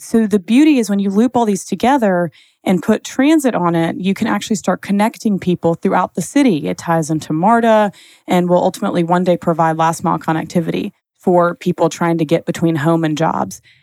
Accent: Atlanta, Georgia, United States; I'm from Atlanta, moved away for a little bit and moved back

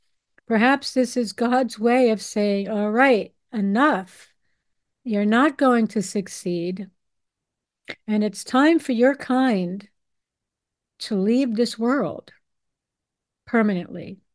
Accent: New York, United States; I grew up on Long Island. Everybody was having nose jobs

